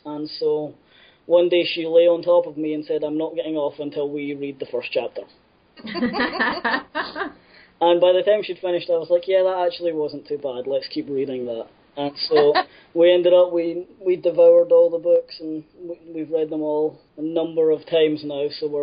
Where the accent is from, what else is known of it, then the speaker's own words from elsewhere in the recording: Scotland, United Kingdom; Well, you know, growing up in Scotland, that's kind of something that's always around